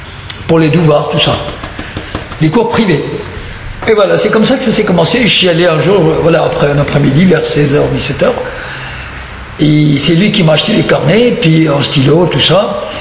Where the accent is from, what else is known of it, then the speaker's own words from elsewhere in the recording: Rawalpindi, Punjab, Pakistan; French is a second language; J'étais au Pakistan quand j'étais enfant. Dans mon pays, au Pakistan, je suis né à Rawalpindi, la ville de Rawalpindi, où je suis né d'ailleurs.